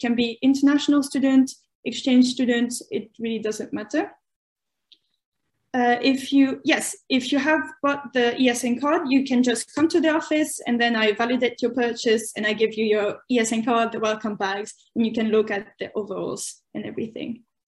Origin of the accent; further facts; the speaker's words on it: France; also born or lived in Canada; I'm from France and Canada.